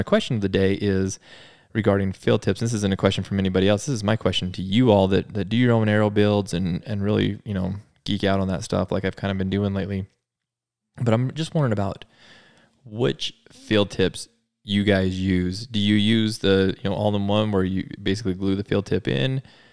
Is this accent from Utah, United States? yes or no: yes; Utah, United States; I'm going to start here in my home state of Utah.